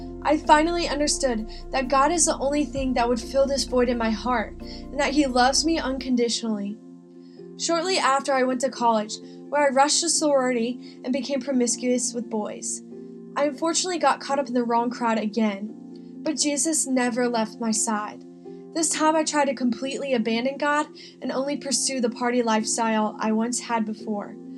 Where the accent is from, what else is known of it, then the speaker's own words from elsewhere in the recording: Holly Springs, North Carolina, United States; I'm from Holly Springs, North Carolina.